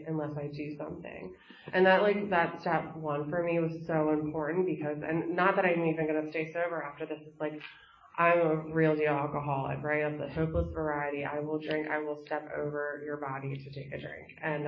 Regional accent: Maryland, United States; so I'm from Maryland.

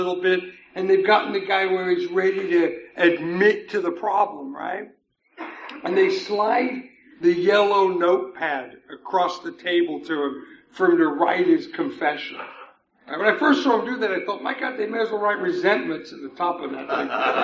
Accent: England, United Kingdom; I grew up in England, and in England they use that phrase, stiff upper lip.

